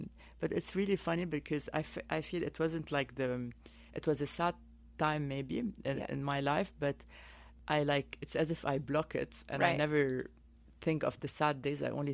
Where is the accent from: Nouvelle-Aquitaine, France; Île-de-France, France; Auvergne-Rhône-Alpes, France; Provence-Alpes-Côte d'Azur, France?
Île-de-France, France; Paris; He's Lebanese as well. Yeah, so I grew up in Paris, met my husband in Italy. He was living in New York. I was living in Paris, so we were commuting all the time. Then ended up in London for a couple of years. Then went to Beirut for 5 years.